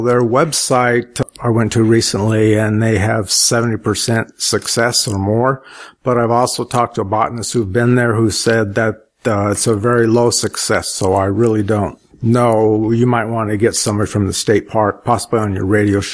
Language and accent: English; La Mesa, California, United States; also born or lived in Spring Valley; Well, I grew up in La Mesa and Spring Valley, and when I went to Monta Vista High School, I started exploring Southeast County